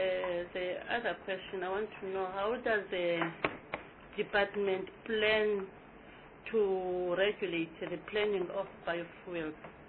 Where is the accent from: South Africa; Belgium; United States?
South Africa; Eastern Cape; I think I'm from the Eastern Cape.